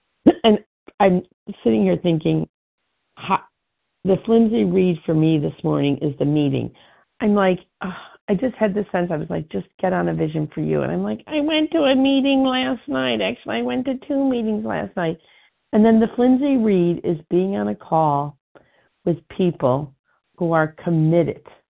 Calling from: Chicago, Illinois, United States; and I'm calling from Chicago, Illinois.

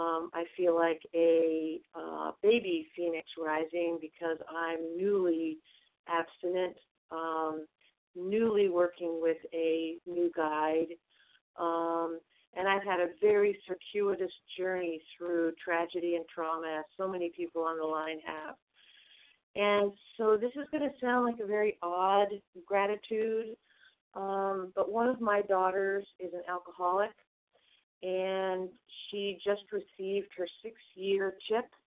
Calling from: Vermont, United States; I'm calling from Vermont.

